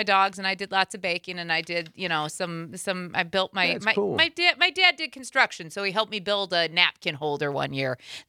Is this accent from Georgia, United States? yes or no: no; South Dakota, United States; I was from South Dakota.